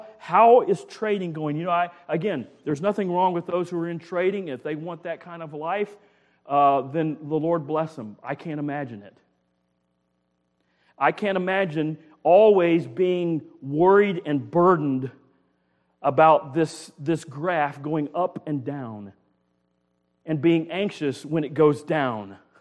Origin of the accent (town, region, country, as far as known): United States